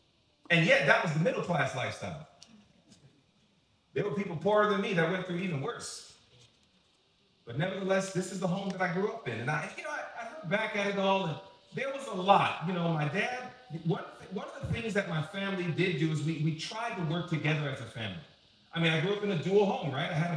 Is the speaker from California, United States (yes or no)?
no; Queens, New York, United States; But nevertheless, that's where I'm from. I'm from Queens, New York. And growing up, I grew up as a young kid. I'm the youngest of eight.